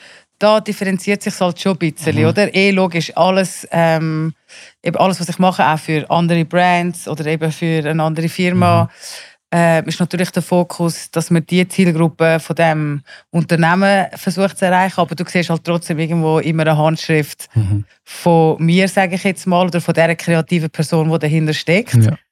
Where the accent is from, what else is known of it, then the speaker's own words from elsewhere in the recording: Zurich, Switzerland; also born or lived in Turkey; Ich bin ursprünglich aus der Türkei, meine beiden Eltern sind aus der Türkei. Wir sind natürlich ganz normal aufgewachsen, da in Zürich, unter Strasse.